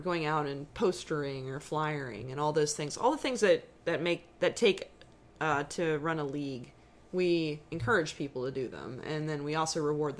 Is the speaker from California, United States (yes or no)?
no; Pittsburgh, Pennsylvania, United States; I mean, I'm from Pittsburgh originally.